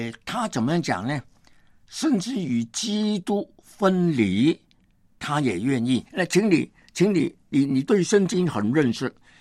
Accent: Hong Kong; 我本来是香港人

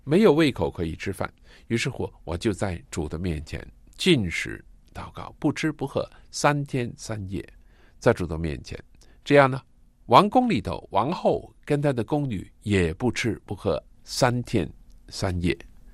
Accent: China; 我们是中国人，中国是一个曾经忧患的国家

